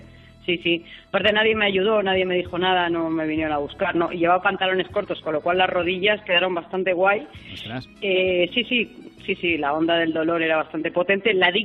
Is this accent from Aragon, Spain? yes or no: no; Balearic Islands, Spain; como soy de Mallorca, hacemos topless.